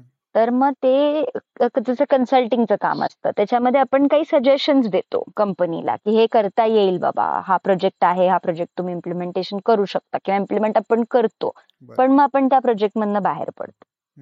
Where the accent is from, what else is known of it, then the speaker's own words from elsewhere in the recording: Dadra and Nagar Haveli and Daman and Diu, India; now in Pune, India; मी तेव्हा दादरा नगर हवेली म्हणून एक छोटस युनियन टेरिटरी आहे तिथे मी लहानाची मोठी झाले